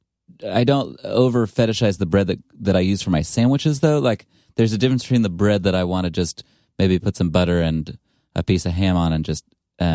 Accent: Ithaca, New York, United States; I'm from Ithaca

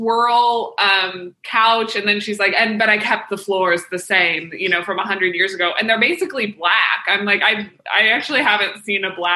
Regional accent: Kansas City, Missouri, United States; I'm from Kansas City, Missouri. But there's a neighborhood in Kansas City called Mission Hills with just huge houses

